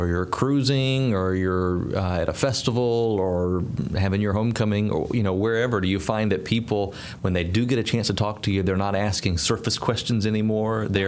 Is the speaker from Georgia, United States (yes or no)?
yes; Georgia, United States; because I grew up in Georgia